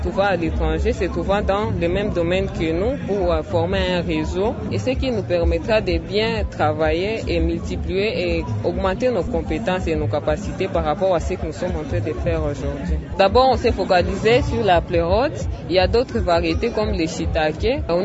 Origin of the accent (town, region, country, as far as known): Bukavu, South Kivu, DR Congo; now in Goma, DR Congo